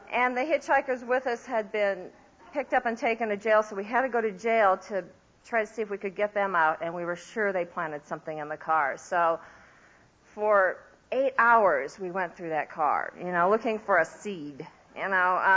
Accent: Iowa, United States; I grew up in Iowa.

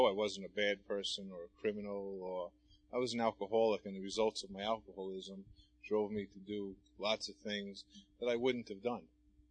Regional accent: Queens, New York, United States; I grew up in Queens, New York, some apartment buildings.

